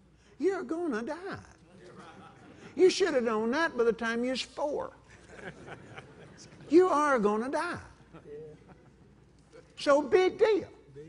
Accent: Texas, United States; Well, I come from South Texas, you know, or West Texas.

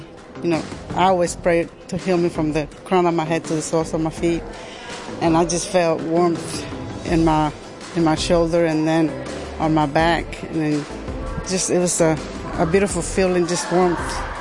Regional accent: Dalton, Georgia, United States; and I'm from Dalton, Georgia.

